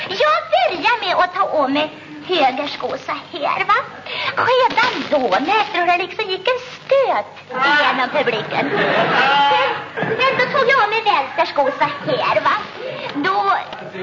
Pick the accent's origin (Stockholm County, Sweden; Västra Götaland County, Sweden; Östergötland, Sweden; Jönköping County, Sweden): Västra Götaland County, Sweden; born there; jag hade en väldigt svår dialekt att arbeta bort. Men det är nämligen så att jag är född i Västergötland